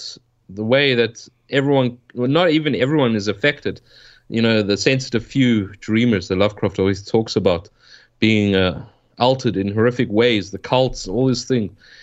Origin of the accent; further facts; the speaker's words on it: South Africa; I was born in 1987, but growing up in South Africa, our TV was a little bit behind by like 5 years or something.